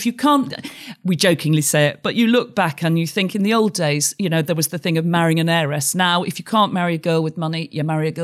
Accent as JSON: {"language": "English", "town": "York", "region": "Yorkshire and the Humber", "country": "United Kingdom", "tie": "born there", "said": "It is, because I'm a York girl by birth. My grandparents were Quaker merchants, and I was born within the sound of York Minster bells."}